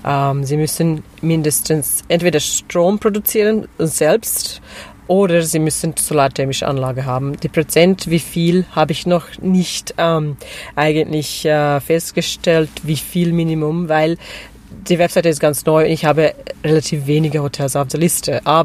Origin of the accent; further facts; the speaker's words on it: Switzerland; ich komme aus der Schweiz.